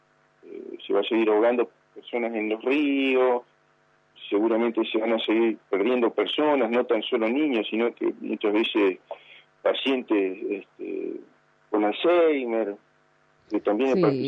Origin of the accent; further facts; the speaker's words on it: Cutral Có, Neuquén, Argentina; born there; now in Corrientes, Argentina; Yo soy neuquino, nacido en Cutralcó.